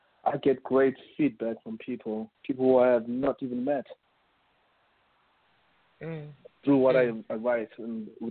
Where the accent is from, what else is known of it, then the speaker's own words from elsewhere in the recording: Johannesburg, Gauteng, South Africa; now in Europe; I come from Joburg. I lived in Joburg, Johannesburg, South Africa